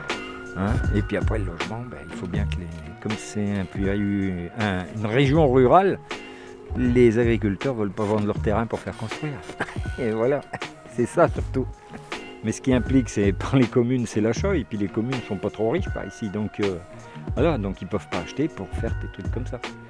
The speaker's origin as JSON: {"language": "French", "region": "Hauts-de-France", "country": "France", "moved": "as an adult", "said": "Moi, je suis originaire de la Somme, là-haut. Tout en haut. Et je suis arrivé en Rhône-Alpes en 88. Et puis, j'en suis plus reparti."}